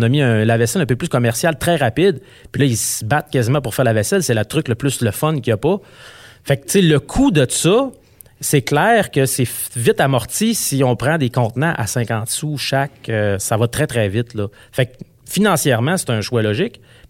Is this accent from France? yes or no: no; Quebec, Canada; Moi, je suis du Lac-Saint-Jean, ma conjointe est de Trois-Rivières.